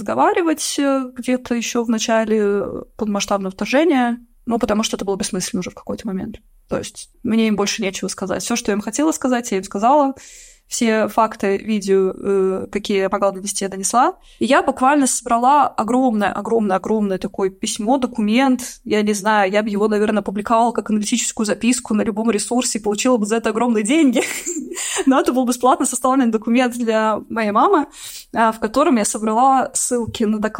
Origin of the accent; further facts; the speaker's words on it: Russia; born or raised there; now in Ukraine